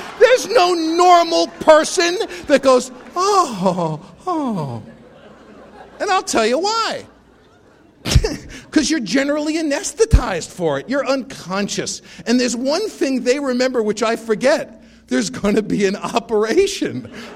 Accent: Bronx, New York, United States; born or raised there

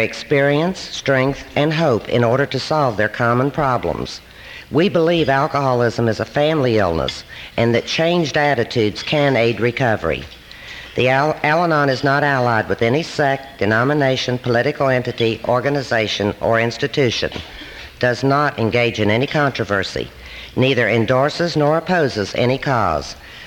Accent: Huntington, West Virginia, United States; I am from Huntington, West Virginia

